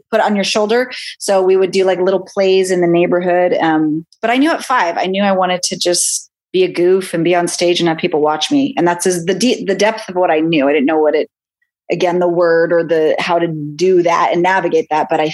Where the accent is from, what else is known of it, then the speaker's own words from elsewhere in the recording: Santa Fe, New Mexico, United States; No, I'm from New Mexico.